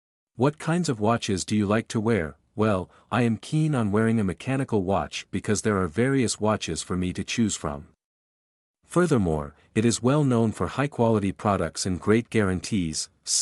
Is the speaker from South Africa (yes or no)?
no; Vietnam; English is a second language; now in Ho Chi Minh City, Vietnam; I work and live in HCM while my parents reside in my hometown, Dong Thap Province, which is about 200 kilometers from HCM, so we hardly meet each other